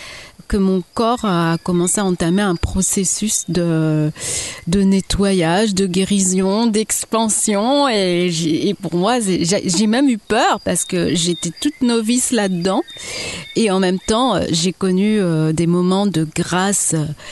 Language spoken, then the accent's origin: French; Paris, Île-de-France, France; born there; Je suis née à Paris, dans le 12e arrondissement. Je suis de nationalité franco-malienne. Mon père est malien. Ma mère est française, origine née au Congo, Congo-Brazzaville.